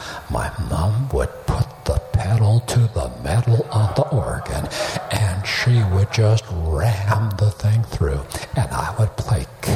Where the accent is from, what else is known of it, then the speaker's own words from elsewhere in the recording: Canada; now in United States; I was born in Canada, raised initially in Canada, then moved to the United States.